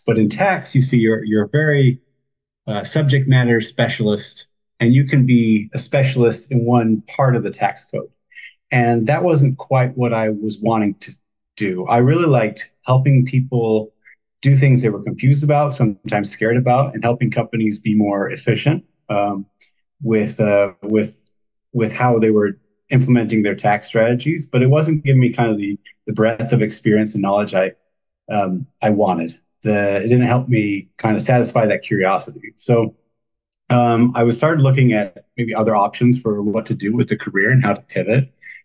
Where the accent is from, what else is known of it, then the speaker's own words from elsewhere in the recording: Washington, United States; Yeah, so I am from Washington State originally. Grew up in a small town